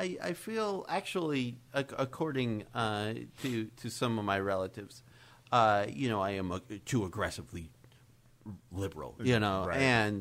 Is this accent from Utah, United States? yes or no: yes; Utah, United States; I mentioned that I'm from Utah.